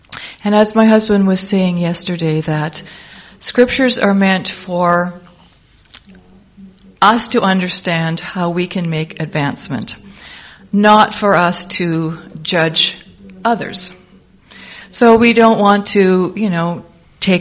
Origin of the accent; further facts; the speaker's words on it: Canada; We come from Canada, you know, maple syrup's really good and we like our maple syrup